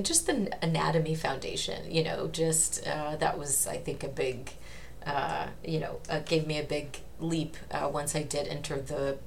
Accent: Midwest, United States; I'm originally from the Midwest of the United States

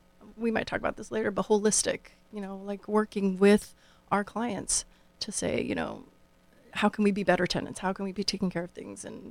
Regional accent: Los Angeles, California, United States; moved away as an adult; I grew up in Los Angeles.

